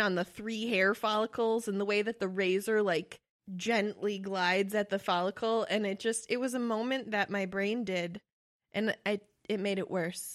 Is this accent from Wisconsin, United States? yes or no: yes; Wisconsin, United States; I mean, we're from Wisconsin.